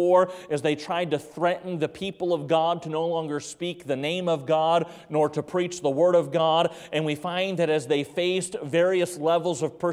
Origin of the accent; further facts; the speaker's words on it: North Carolina, United States; I was born in North Carolina. I lived a number of years in North Carolina.